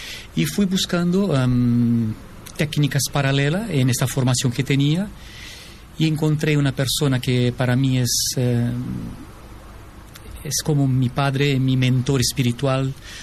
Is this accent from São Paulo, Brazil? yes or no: yes; São Paulo, Brazil; Spanish is a second language; now in Spain; Yo vengo de São Paulo, de Brasil. Soy hijo directo de españoles, tengo la doble nacionalidad.